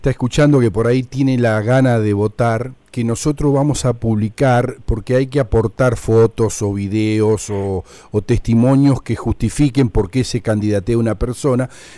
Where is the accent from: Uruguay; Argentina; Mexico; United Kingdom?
Argentina; Zárate, Buenos Aires Province; tenemos que hacer el gran esfuerzo todos los zarateños